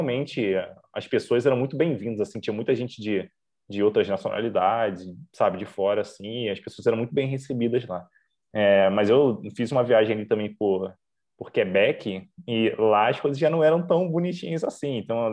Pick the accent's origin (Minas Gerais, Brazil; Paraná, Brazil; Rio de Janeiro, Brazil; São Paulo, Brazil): Rio de Janeiro, Brazil; Eu sou carioca, então eu posso falar isso porque eu vivi muitos anos da minha vida no Rio de Janeiro.